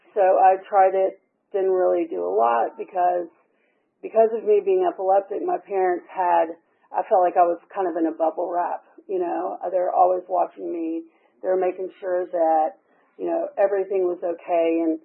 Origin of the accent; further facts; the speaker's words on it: Atlanta, Georgia, United States; born there; I was born here in Atlanta, 76.